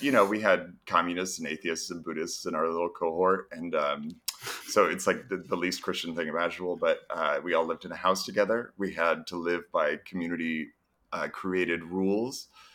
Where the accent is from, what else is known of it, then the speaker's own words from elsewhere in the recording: Massachusetts, United States; Well, yeah, I'm from Massachusetts. Oh, right. Yeah. I'm a proud little New England boy. Do you know, like, center of the state, right outside Worcester?